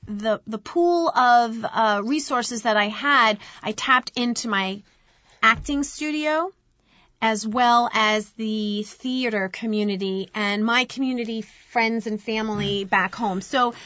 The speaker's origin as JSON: {"language": "English", "town": "Lake Ronkonkoma", "region": "New York", "country": "United States", "tie": "born or raised there", "said": "I had a great childhood growing up in Lake Ronkonkoma when it was still a lot of woods and very rural."}